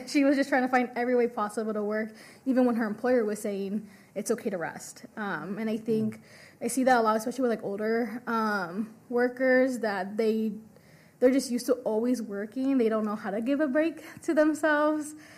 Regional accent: Storm Lake, Iowa, United States; I'm actually from Storm Lake, Iowa. I don't know if anyone has heard of that little town.

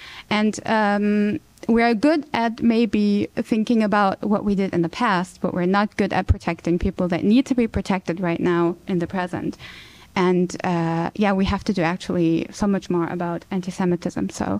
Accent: Germany; English is a second language; I'm not from America and I'm from Germany.

